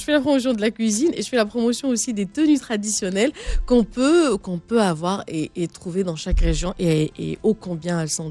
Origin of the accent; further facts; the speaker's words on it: Tlemcen, Tlemcen Province, Algeria; also born or lived in Oran; On a commencé par Tlemcen, la ville où j'habite, où ma famille habite, où j'ai grandi aussi un peu.